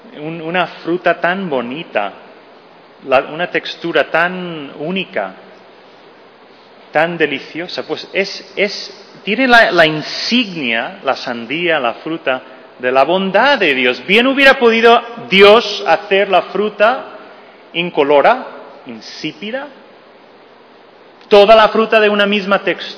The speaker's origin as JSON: {"language": "Spanish", "region": "California", "country": "United States", "said": "Al menos yo soy de California y no tenemos cielos como estos de aquí."}